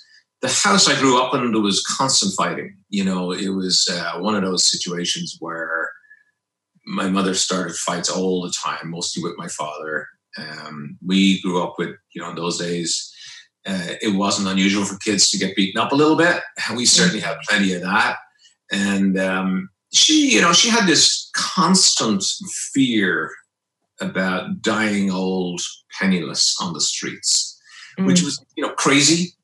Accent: Dublin, Leinster, Ireland; I grew up in Dublin in the, I'm 53 now, so born in 1965. So I grew up in the 70s and 80s in Dublin

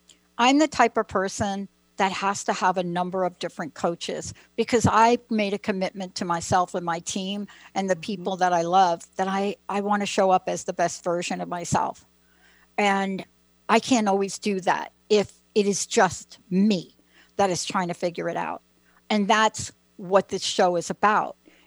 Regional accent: East Coast, United States; I grew up on the East Coast and my dad would be like the daily grind every day

